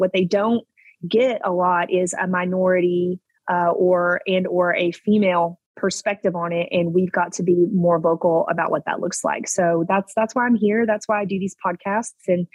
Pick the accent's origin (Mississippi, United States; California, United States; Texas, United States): Texas, United States; Absolutely. I grew up in East Texas, almost to Louisiana. Really great childhood in so far as I got to do a lot of stuff outside.